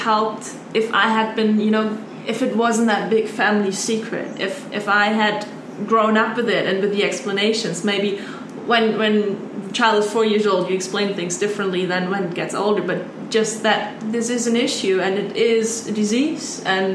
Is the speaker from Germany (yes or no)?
yes; Munich, Bavaria, Germany; I'm from Munich. We have the Oktoberfest. So, Bavaria itself has a huge drinking and beer tradition, right?